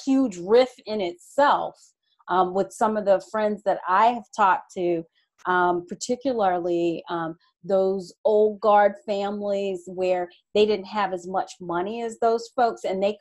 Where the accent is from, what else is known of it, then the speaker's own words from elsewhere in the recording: Lakeland, Florida, United States; I'm from Tampa Bay. You can't get it. You definitely can't get it in Lakeland, where I grew up, because people lose their minds.